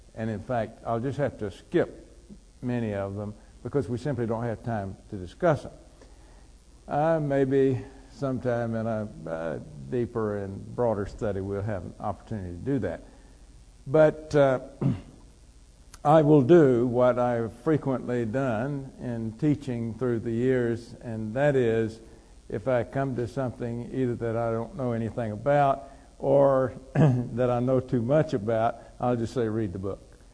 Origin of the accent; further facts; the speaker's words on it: the South, United States; I'm a Southerner. I always know when somebody is a Southerner if I eat breakfast with him.